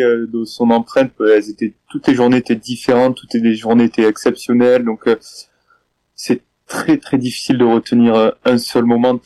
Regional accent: Cazilhac, Occitanie, France; je suis originaire de l'Aude, à Cazillac, un petit village à côté de Carcassonne, et j'ai toujours grandi ici. J'ai fait mon parcours scolaire à Carcassonne, mes études

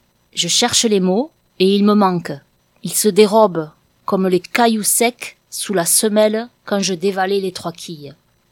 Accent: Occitanie, France; Moi, je suis occitane, j'ai des racines vraiment que j'ai pas envie qu'on abîme.

